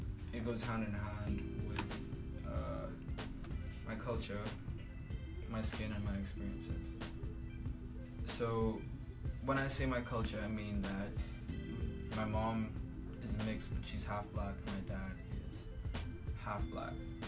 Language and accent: English; Trinidad & Tobago; growing up in Trinidad and Tobago, you know, growing up in a household where both of my parents were half Black